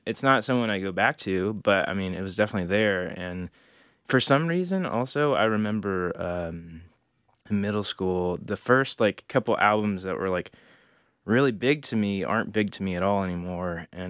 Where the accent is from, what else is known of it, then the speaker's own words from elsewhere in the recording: Mooresville, North Carolina, United States; I was born and raised in Mooresville, North Carolina, which is, for all Charlotte people, we talk in exits of 77, so it was exits 36, so just about 20 miles outside of the city